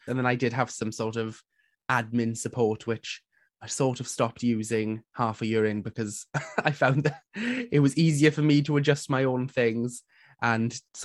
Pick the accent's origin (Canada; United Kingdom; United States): United Kingdom; Port Talbot, Wales; And I'm from Port Talbot, which is South Wales, so my university was about 40 minutes down the road